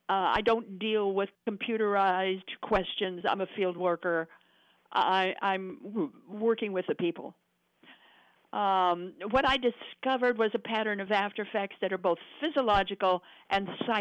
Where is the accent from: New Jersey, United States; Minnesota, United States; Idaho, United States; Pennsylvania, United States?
Idaho, United States; I'm a Westerner. Yeah, you know, I come from Idaho.